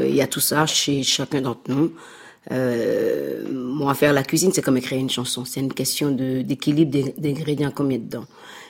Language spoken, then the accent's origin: French; Cotonou, Littoral, Benin; Ah oui, ça me rappelle la cour de Cotonou.